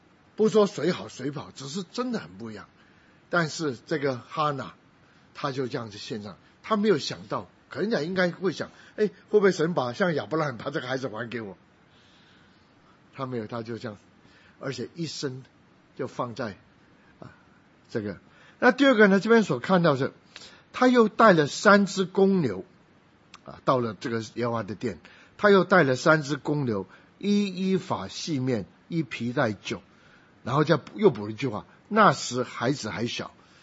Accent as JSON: {"language": "Chinese", "region": "Guangdong", "country": "China", "said": "因为我是广东人"}